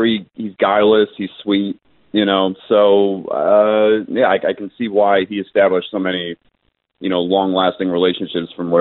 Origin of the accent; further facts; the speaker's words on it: New York, United States; Yeah. I grew up on the Upper West Side.